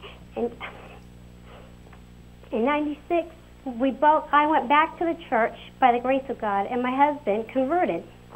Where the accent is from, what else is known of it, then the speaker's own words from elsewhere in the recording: Massachusetts, United States; I'm from Massachusetts.